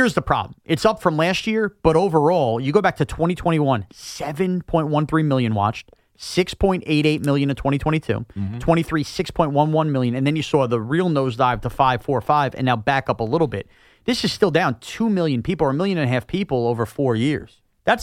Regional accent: New York, United States; can I be snooty as a New Yorker for

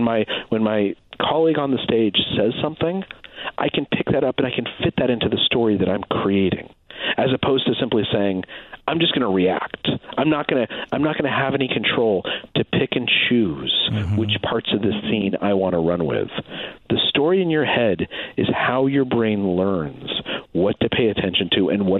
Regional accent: Albuquerque, New Mexico, United States; I grew up in Albuquerque, New Mexico.

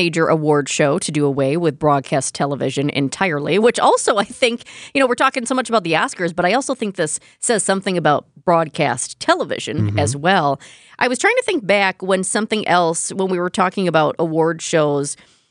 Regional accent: Wisconsin, United States; We're from Wisconsin

